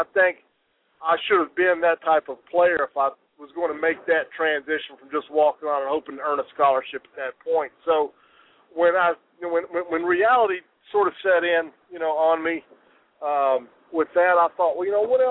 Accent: Nashville, Tennessee, United States; I grew up here in Nashville, Tennessee.

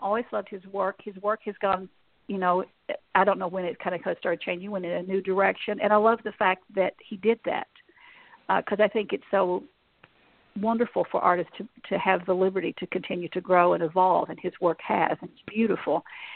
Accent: Kentucky, United States; I'm all over the board because I grew up in Eastern Kentucky.

